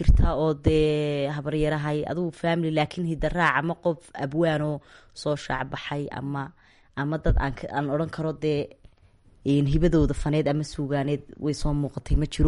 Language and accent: Somali; Hargeisa, Woqooyi Galbeed, Somalia; born or raised there